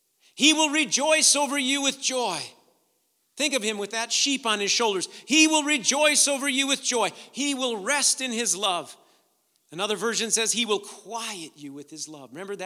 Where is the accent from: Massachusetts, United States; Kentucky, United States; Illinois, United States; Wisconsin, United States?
Wisconsin, United States; Madison; He was my best friend growing up in Madison, Wisconsin.